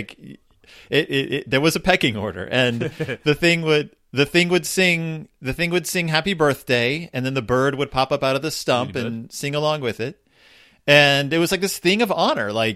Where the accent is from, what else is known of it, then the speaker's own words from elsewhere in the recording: Texas, United States; and of course I grew up in Texas where like I think Showbiz and Chuck E. Cheese, I think they started in the south of in the South U.S.